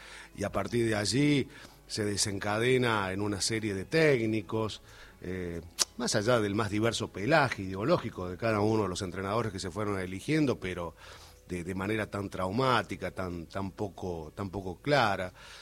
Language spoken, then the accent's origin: Spanish; Córdoba, Argentina; Nosotros también somos cordobeses y tenemos tonada, pero tenemos esos aires de querer hacernos unos porteños